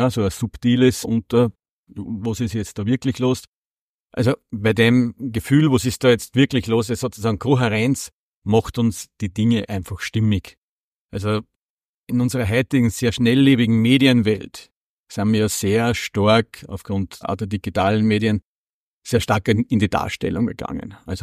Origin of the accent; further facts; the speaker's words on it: Schärding, Upper Austria, Austria; Ja, wie gesagt, ich komme aus Oberösterreich, aus Schärding ganz genau